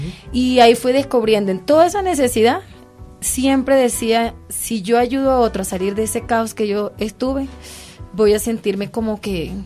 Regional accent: La Guajira, Colombia; moved away as an adult; now in Bogotá, Colombia; Cuando realmente sentí esa situación fue cuando me vine de La Guajira.

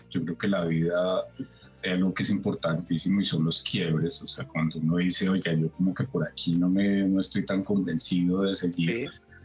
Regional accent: Bogotá, Colombia; also born or lived in United States; yo soy bogotano, pues que escuchaba curiosamente... Donde empecé a escuchar mucho más radio fue en Estados Unidos. O sea, yo vivía en Estados Unidos, viví 7 años

